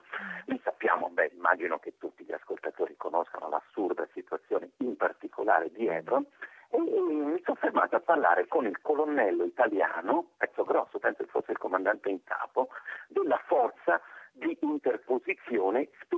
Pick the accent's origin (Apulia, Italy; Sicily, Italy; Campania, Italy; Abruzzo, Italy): Abruzzo, Italy; cui parlo anche da abruzzese